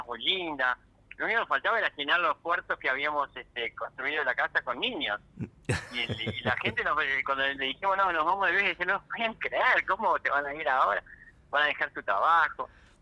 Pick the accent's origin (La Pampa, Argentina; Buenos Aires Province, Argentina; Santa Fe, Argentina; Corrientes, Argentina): Buenos Aires Province, Argentina; Sierra de la Ventana; nos criamos en Candelaria en Chascomucho, me crié en Sierra de la Ventana, cerca de Bahía Blanca, ajá, y crecimos en el campo.